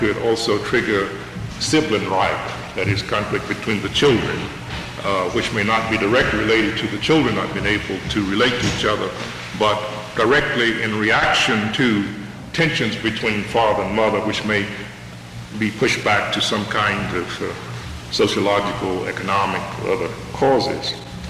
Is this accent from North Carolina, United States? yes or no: yes; North Carolina, United States; When I started teaching, I was in my home state, North Carolina, and then I moved to Washington. And North Carolina happens to be my home state and my wife's home state.